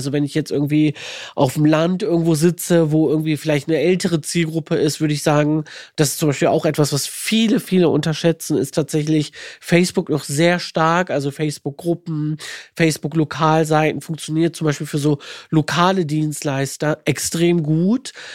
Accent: Düsseldorf, North Rhine-Westphalia, Germany

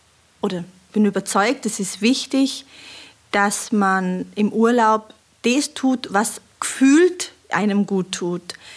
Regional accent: Tyrol, Austria; bei uns in Tirol

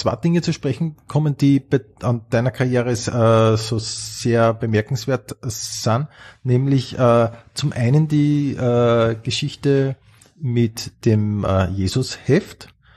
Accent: Upper Austria, Austria; Also ich bin ja mit deinen Bildern aufgewachsen. Ich bin ja aus Oberösterreich, wie man, glaube ich, ja hört.

